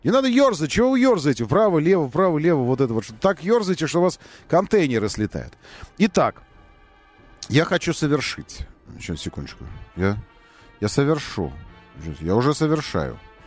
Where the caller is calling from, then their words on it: Moscow, Russia; я из Москвы звоню.